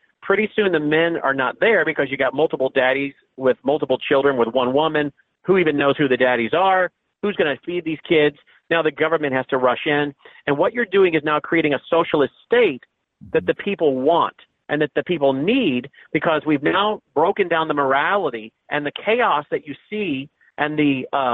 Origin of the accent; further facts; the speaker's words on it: Tennessee, United States; which was founded and led by a congressman from my home state of Tennessee.